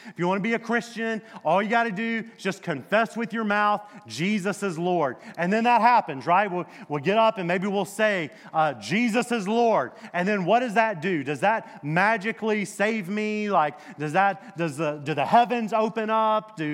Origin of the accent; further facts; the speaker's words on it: Mississippi, United States; I grew up in Mississippi, in the South, deep South, Bible Belt, God-fearing, country-loving folk down there, all right?